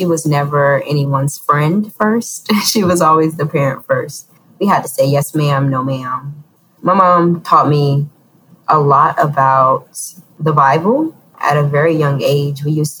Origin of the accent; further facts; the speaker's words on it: Bronx, New York, United States; I grew up in Soundview Projects in the Bronx, New York, which was not an easy area to grow up in. I was the last of 9 children.